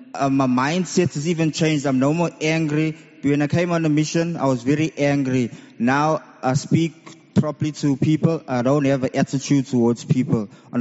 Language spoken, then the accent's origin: English; Durban, KwaZulu-Natal, South Africa; I'm coming from Durban in Durban.